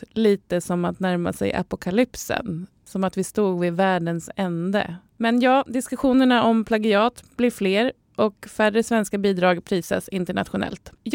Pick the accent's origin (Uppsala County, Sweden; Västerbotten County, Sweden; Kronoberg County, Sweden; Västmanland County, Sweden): Uppsala County, Sweden; Enköping; när jag växte upp i Enköping på 90-talet.